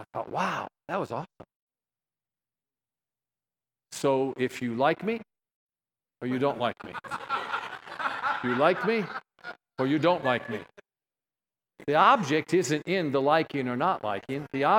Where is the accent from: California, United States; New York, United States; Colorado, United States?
New York, United States; I grew up in Western New York. And, you know, we grew up north of Buffalo